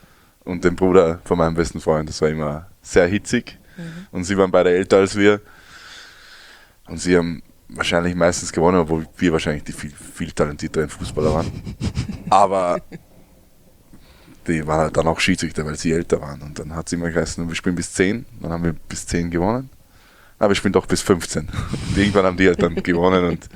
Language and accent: German; Eckenburg, Germany; im Sommer vor allem, wenn keine Schule war, sind wir immer jeden Vormittag in die Halle gegangen bei uns in Eckenburg